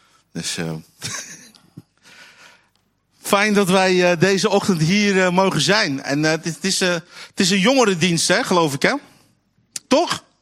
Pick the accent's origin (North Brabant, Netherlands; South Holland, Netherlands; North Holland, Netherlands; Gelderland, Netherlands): South Holland, Netherlands; Alphen aan den Rijn; Ik kom uit Alphen aan de Rijn, dus misschien is dat anders dan hier in Eindhoven.